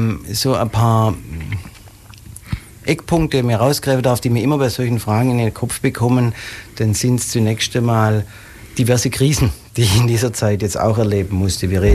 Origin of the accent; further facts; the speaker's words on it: Calw, Baden-Württemberg, Germany; ich komme nicht aus der Region, sondern eigentlich stamme ich aus dem Nordschwarzwald, aus Calw, um ganz genau zu sein